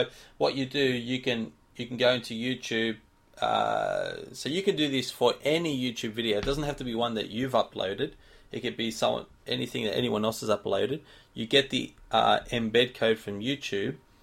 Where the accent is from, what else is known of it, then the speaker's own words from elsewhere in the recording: Australia; accent: Australian; Yep, sorry, it's my Aussie accent. Sorry.